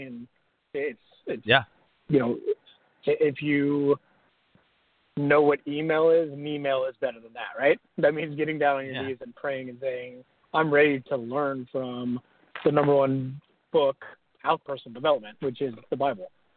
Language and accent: English; Maryland, United States; I grew up in Maryland, and I love Maryland, and every single summer, we would spend time at the beach